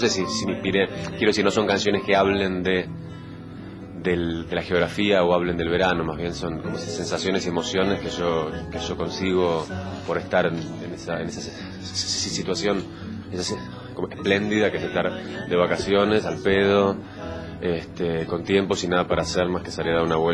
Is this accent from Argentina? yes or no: yes; Argentina; Me preguntan mucho si soy uruguayo. Pero me canso de declarar que simplemente soy un argentino que se va de vacaciones al Uruguay.